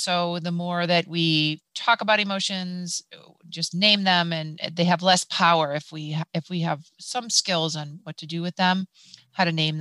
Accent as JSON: {"language": "English", "town": "Cleveland", "region": "Ohio", "country": "United States", "said": "So CLE, we're from Cleveland, Ohio."}